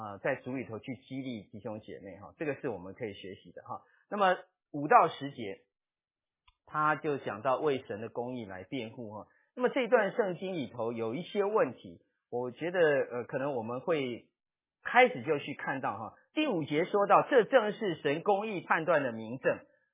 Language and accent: Chinese; China; 我们中国人不喜欢说赞美的话